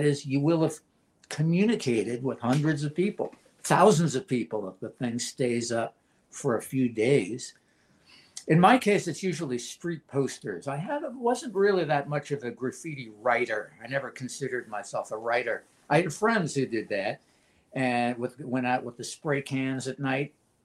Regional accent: New York City, New York, United States; being born and raised in New York City, right there on the East Side, the Lower East Side, the Tompkins Square district, which is such a crossroads.

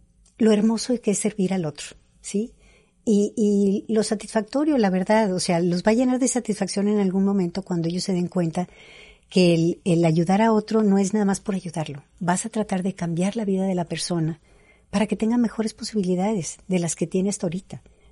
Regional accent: Mexico; si no nos unimos todos como mexicanos, ¿a dónde vamos a ir?

